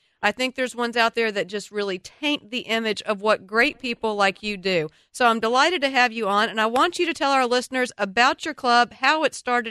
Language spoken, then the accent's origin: English; Atlanta, Georgia, United States; I am from Atlanta, Georgia. I barely speak English